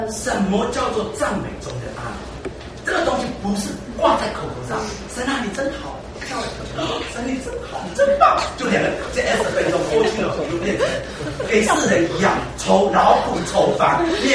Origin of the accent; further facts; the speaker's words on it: Myanmar; 台湾办事处小姐这样对待我们缅甸人